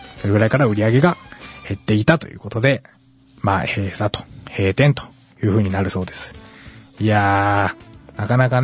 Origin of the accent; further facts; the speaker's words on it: Ube, Yamaguchi, Japan; 僕、出身が、山口県宇部市ですから